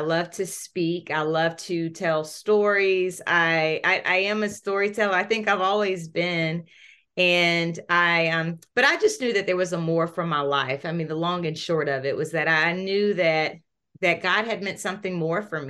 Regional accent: Columbia, South Carolina, United States; I'm actually originally from Columbia, South Carolina, born and raised there. And when I graduated from high school, I actually wanted to get as far away from home as I possibly could.

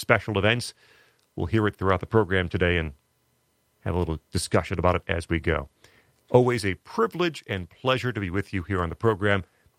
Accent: Illinois, United States; moved away as an adult; now in Hillsdale, United States; Born and bred in Illinois, moved up here in January 2016 to Michigan, to Hillsdale specifically, and love it.

